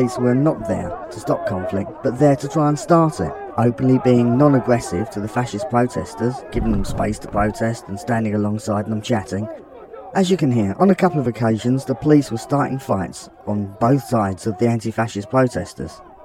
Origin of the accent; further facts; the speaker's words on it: London, United Kingdom; I grew up in South East London, not far away from Welling